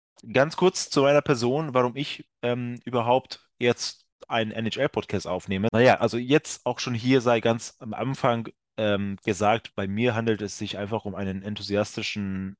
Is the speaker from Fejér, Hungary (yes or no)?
yes; Dunaújváros, Fejér, Hungary; German is a second language; in meiner Heimatstadt in Ungarn, ich komme ja gebürtig aus Ungarn, das sei auch nochmal gesagt, in meiner Heimatstadt war ja die beste ungarische Mannschaft zu der Zeit, Ende der 90er, Anfang der 2000er, Dunafer aus Dunaújváros